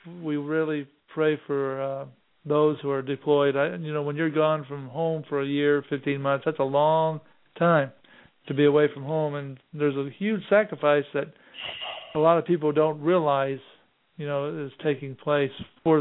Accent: Missouri, United States; moved away as an adult; now in Fort Hood, United States; Well, I'm not a true native Texan. I was from Missouri. I was in the Army for 26 years, and so I was retired here at Fort Hood, right outside of Fort Hood.

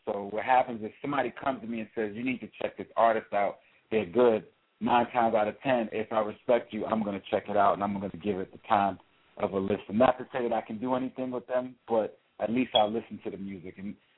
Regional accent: New York, United States; also born or lived in Long Island; for those who don't know where I'm from, I represent New York. I'm from Washington Heights, New York.

